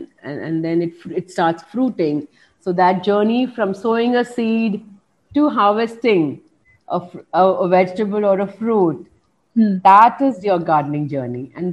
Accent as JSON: {"language": "English", "region": "Tamil Nadu", "country": "India", "tie": "born or raised there", "said": "I grew up in Tamil Nadu, in the hills of Tamil Nadu, the Anamalai Hills. My grandfather at that time was a tea garden supervisor."}